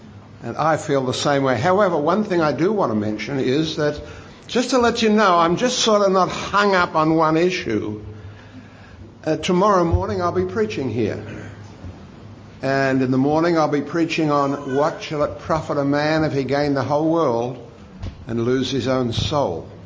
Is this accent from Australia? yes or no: yes; Australia; now in United States; I'm an Australian, although I live in America, but nevertheless.